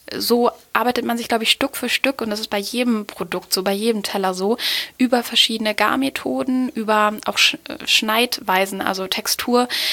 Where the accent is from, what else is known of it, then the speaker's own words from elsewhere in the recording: Osnabrück, Lower Saxony, Germany; aus meiner Heimatstadt Osnabrück